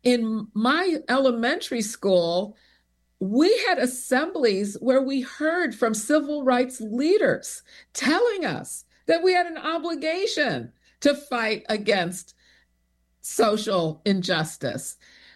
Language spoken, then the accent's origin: English; Chicago, Illinois, United States; I grew up in Chicago in a very diverse community, Hyde Park Kenwood, on the south side of Chicago.